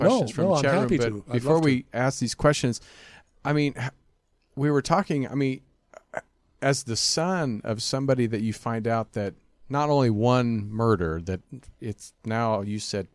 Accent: Kansas, United States; I know, because I'm from Kansas originally, in Wichita they had the BTK strangler.

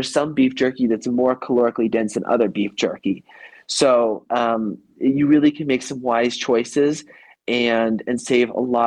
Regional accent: Idaho, United States; I grew up in Idaho with, you know, there's this range called the Sawtooth Range there

